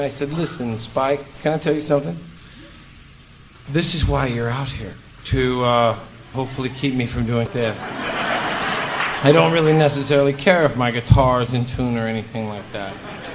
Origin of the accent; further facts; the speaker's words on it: Beaverton, Oregon, United States; I grew up in Beaverton, and there was a Multnomah County tunnel that would lead you into Portland.